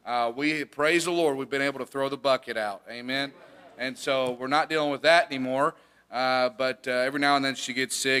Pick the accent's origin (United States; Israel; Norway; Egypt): United States; Cocoa, Florida; we tell them we're from Cocoa, Florida, because that's where we were raised, in a sense, after we'd gotten saved.